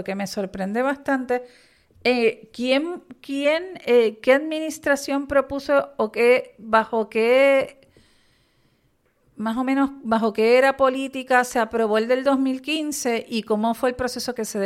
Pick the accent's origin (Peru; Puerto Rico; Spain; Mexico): Puerto Rico; siendo puertorriqueños, entendiendo, yo por lo menos creo que las playas son un bien público